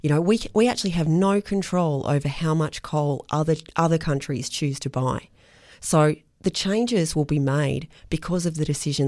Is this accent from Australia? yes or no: yes; Muswellbrook, New South Wales, Australia; Well, Andrew, I'm from Muswellbrook, actually. I was born and raised in Muswellbrook. I'm a fifth generation Upper Hunter local. I'm a farmer. I'm a mum of two girls, and my husband and I have a farm at Aberdeen and a bit of grazing country up at Stewartsbrook.